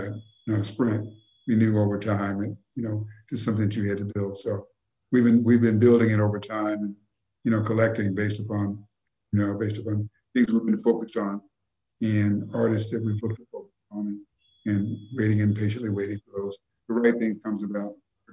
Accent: Memphis, Tennessee, United States; When I grew up in Memphis, there were no museums for black folks.

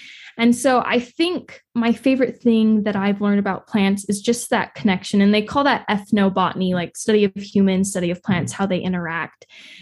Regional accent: St. George, Utah, United States; Yeah, I grew up in St. George.

